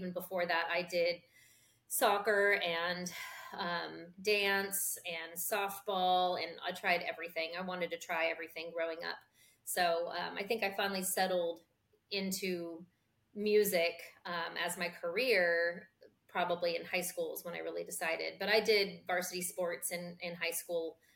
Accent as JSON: {"language": "English", "region": "California", "country": "United States", "tie": "born or raised there", "said": "I grew up in Southern California and part of the central coast of California. I was born in Orange County, and then my parents divorced and I moved when I was 10."}